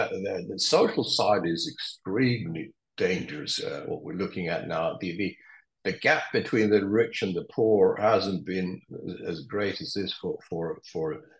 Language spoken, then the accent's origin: English; Sweden; I grew up, I was born there. I'm Swiss and Swedish, but I was born in Sweden.